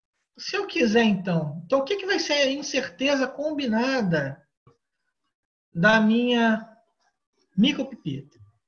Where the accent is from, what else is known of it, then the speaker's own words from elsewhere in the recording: Rio de Janeiro, Brazil; Mas eu sou do Rio de Janeiro, acredito que muitos também são do Rio de Janeiro, né?